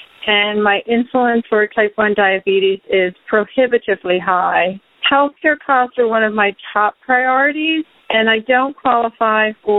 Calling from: Philadelphia, Pennsylvania, United States; I'm calling from Philadelphia.

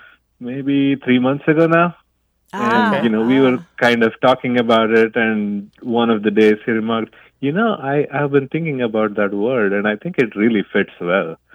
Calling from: Gaffney, South Carolina, United States; I'm calling from Gaffney, South Carolina.

